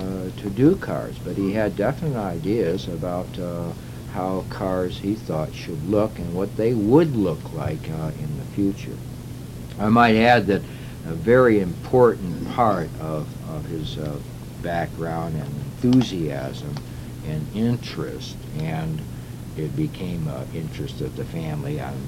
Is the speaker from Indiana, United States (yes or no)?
yes; South Bend, Indiana, United States; born there; in 1933, I was born in South Bend, Indiana, myself